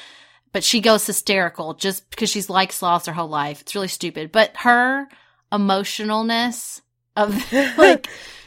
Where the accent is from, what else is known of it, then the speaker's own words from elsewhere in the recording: Paducah, Kentucky, United States; When I was growing up in Paducah, we had a female mayor.